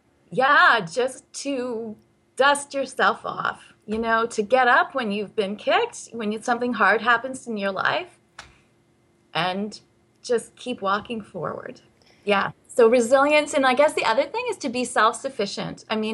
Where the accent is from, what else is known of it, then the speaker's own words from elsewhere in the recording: North Bay, Ontario, Canada; So I grew up in North Bay, Ontario. We skied and canoed.